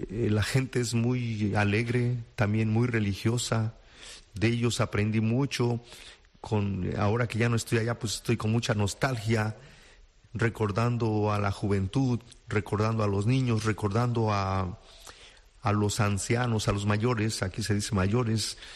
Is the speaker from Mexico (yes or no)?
yes; Chilpancingo, Guerrero, Mexico; born there; Yo nací en Chilpancingo, Guerrero, cerca de Acapulco, a 40 minutos hoy de Acapulco, allá en México.